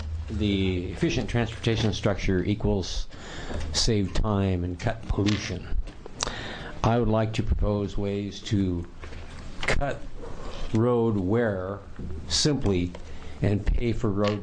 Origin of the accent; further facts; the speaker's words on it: Portland, United States; I'm from Portland.